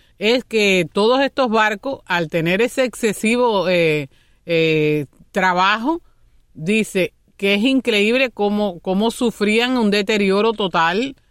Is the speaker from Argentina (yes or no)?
no; Las Tunas, Cuba; yo soy de Las Tunas y recuerdo bien a fines más o menos de los años 80